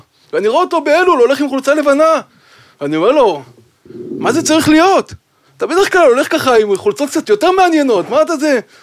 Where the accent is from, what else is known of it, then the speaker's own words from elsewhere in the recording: Bnei Brak, Tel Aviv District, Israel; אני הגעתי כילד בני ברקי. לישיבת עטרת ישראל